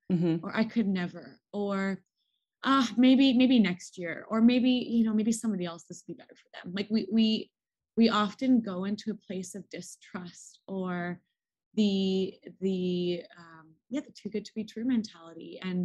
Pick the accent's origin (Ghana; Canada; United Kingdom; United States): Canada; Vancouver, British Columbia; I'm from Vancouver